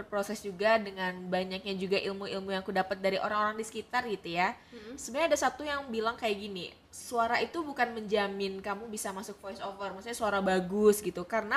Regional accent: Nanga Pinoh, West Kalimantan, Indonesia; Kalau di daerah aku di Nangapino, Kalimantan Barat

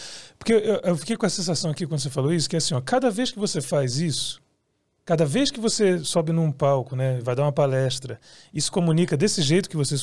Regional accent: Rio de Janeiro, Brazil; now in São Paulo, Brazil; eu sou do Rio de Janeiro, vim para São Paulo, né, e tal.

